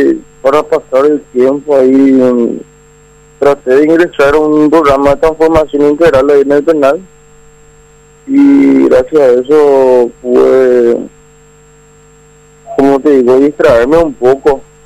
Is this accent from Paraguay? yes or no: yes; Asunción, Paraguay; yo soy chacariteño, yo nací, me crié y me crié en Chacarita.